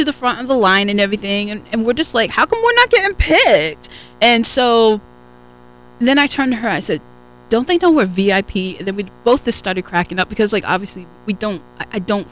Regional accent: New England, United States; All right, so I'm from New England, right?

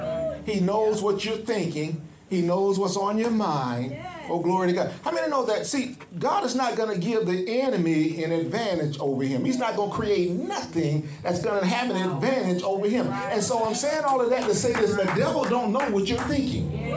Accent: West Cocoa, Florida, United States; I grew up out in West Cocoa.

